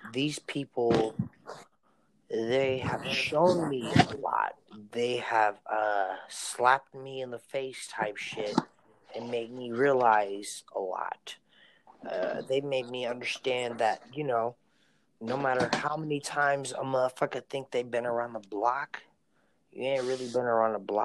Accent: Oakland, California, United States; I ain't black, but like, you know what I'm saying? I'm from East Oakland, so who gives a fuck?

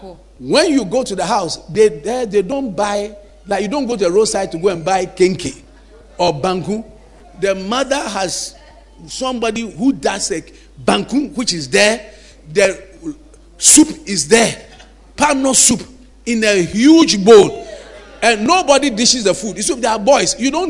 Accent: Osogbo, Osun, Nigeria; I come from Oshogbo.

